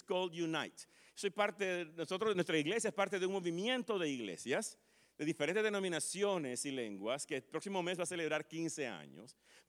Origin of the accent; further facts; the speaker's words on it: Nicaragua; Algunas veces yo digo en broma que yo soy nicaragüense, mi esposa es colombiana, mis hijos son confundidos.